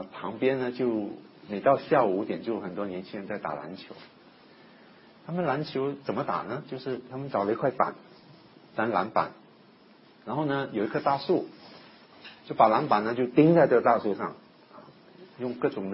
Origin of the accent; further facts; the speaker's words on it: China; 可能我们中国人去看，哎呀太可怜了